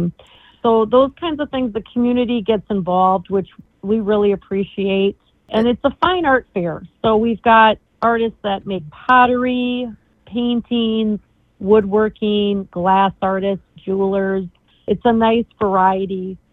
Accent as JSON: {"language": "English", "town": "Twin Cities", "region": "Minnesota", "country": "United States", "said": "So I'm actually from the Twin Cities"}